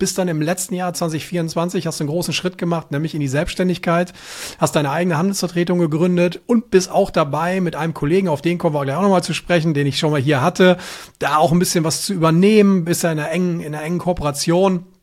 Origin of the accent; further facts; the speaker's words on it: Ibbenbüren, North Rhine-Westphalia, Germany; Ein bisschen in der Nähe von meiner Heimat, ne? Das ist so, Ippenbüren ist nicht so weit entfernt